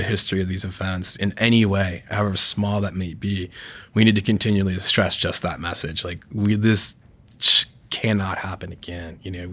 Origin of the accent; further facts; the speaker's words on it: East Coast, United States; And then, you know, I grew up on the East Coast, so could see Revolutionary War sites and Civil War sites, Gettysburg, Antietam, Valley Forge, places like that.